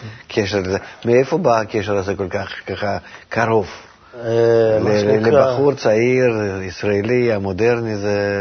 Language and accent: Hebrew; Russia; כי כשנולדתי וגדלתי ברוסיה לא הייתי יכול בכלל לקבל ספר.